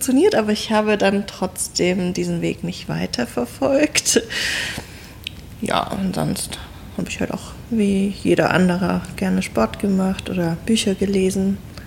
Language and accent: German; Stuttgart, Baden-Württemberg, Germany; Also, ich komme aus Stuttgart, kann aber kein Schwäbisch, weil mein Vater aus Hannover kommt und meine Mutter aus Japan. Meine Eltern wohnen inzwischen auch nicht mehr in Stuttgart